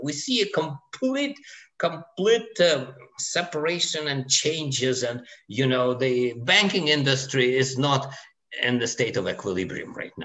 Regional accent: Moscow, Russia; moved away; but I was born and bred in Moscow, Russia, Soviet Union. I left, you know, a long time ago

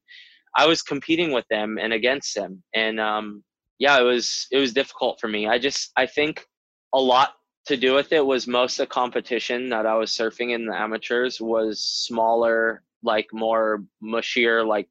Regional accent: Sunset Beach, Hawaii, United States; Sunset Beach is somewhere that I grew up surfing on the North Shore.

